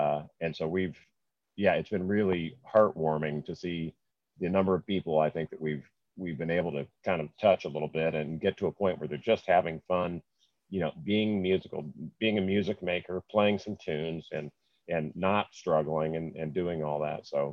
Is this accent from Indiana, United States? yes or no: yes; Indianapolis, Indiana, United States; I'm actually from Indianapolis, Indiana, not Annapolis, Maryland.